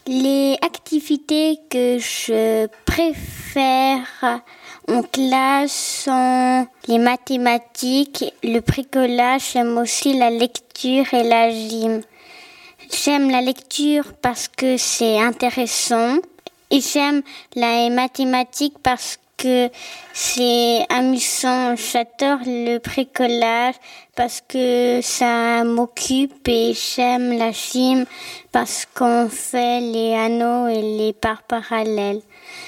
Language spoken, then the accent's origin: French; Switzerland; j'ai 10 ans. Je suis suisse et je parle un peu portugais et allemand.